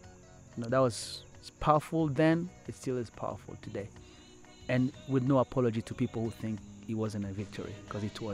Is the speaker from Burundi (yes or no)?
yes; Burundi; moved away as an adult; now in Canada; So I was born in Burundi, raised in Burundi, primary school and high school in Burundi, and first year of university. Then I moved to Canada.